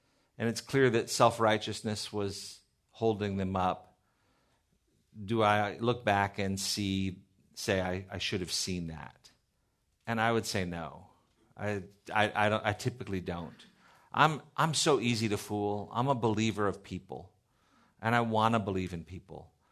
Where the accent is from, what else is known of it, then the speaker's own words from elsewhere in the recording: Seal Beach, California, United States; I grew up in Seal Beach. Seal Beach is a great little town, just an hour south of here. It's 20,000 people.